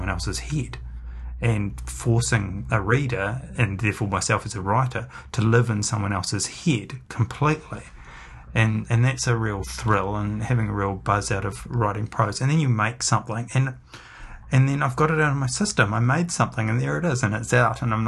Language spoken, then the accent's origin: English; Dunedin, Otago, New Zealand; now in Wellington, New Zealand; Rob and I grew up in Dunedin and the people that we were surrounded by in Dunedin